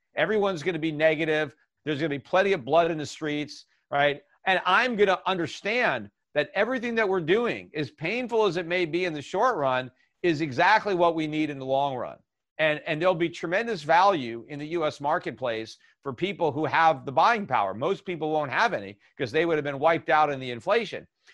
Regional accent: United States; It makes me sad as an American to see, you know, what we've done to our country

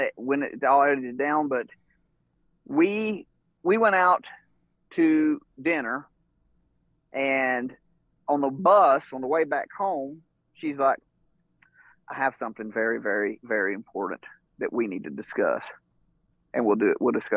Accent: Georgia, United States; I'm from North Georgia, which, you know, I'm probably, as a crow flies, probably 2 hours from Knoxville or something like that, you know, beeline. But you're kind of in that same Southern Appalachian kind of background.

